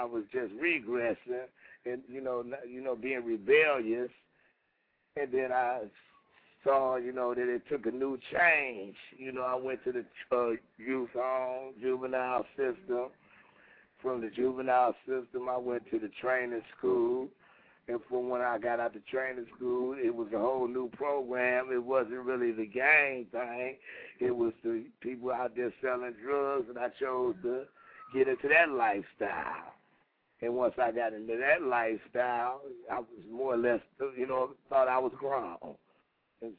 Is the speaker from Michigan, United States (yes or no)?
yes; Detroit, Michigan, United States; You know, I'm from Detroit, Michigan. I grew up on the streets.